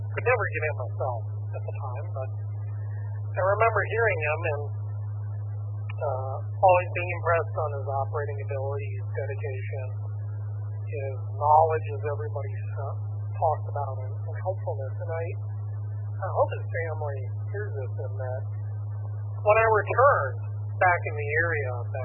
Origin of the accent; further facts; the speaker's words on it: Flint, Michigan, United States; Many of you know I grew up in Flint. I got my license there.